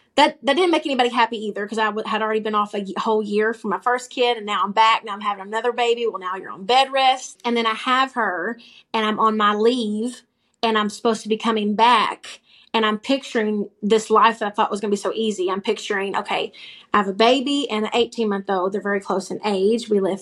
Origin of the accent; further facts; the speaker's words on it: Eddyville, Kentucky, United States; went back to my hometown, which I'm from Eddyville, Kentucky, good old Venture River Water Park. And don't blink, you'll miss it. The one stoplight, graduated with 60.